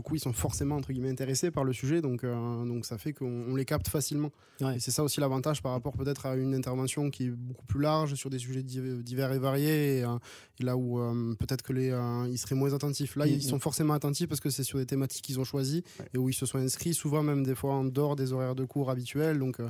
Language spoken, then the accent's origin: French; Occitanie, France; en tout cas, tous les membres et le bureau aussi, on vient tous du Tarn-et-Garonne.